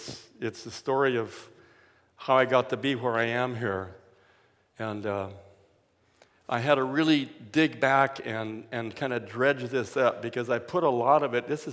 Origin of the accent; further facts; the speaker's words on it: Mountain View, California, United States; born there; But I was born over in the Mountain View area. You know where Moffett Field is? My family used to farm that ground where Moffett Field, between Moffett Field and Lockheed.